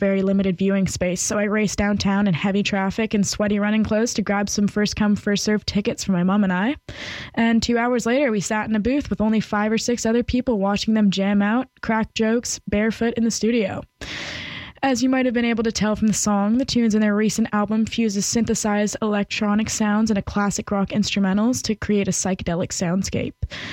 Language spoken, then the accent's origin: English; Seattle, Washington, United States; only recently got to see live this summer in Seattle, my hometown.